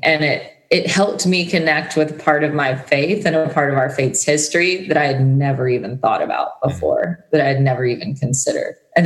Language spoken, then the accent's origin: English; Louisiana, United States; granted, I was a Protestant from Louisiana, so I guess I had been a minority in that way